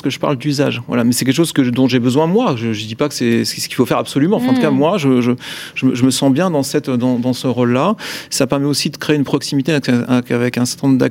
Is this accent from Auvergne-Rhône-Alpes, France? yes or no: yes; Auvergne-Rhône-Alpes, France; je viens d'une famille d'agriculteurs de Savoie, donc le plancher des vaches, moi, j'assume complètement.